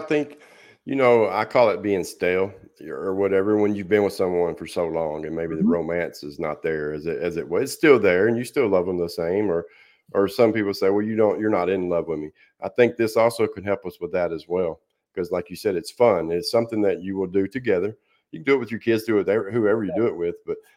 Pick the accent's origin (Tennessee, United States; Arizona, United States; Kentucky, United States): Tennessee, United States; Nashville; And I'm from Nashville. And in case you don't know, it is horrible here now when it comes to traffic, man.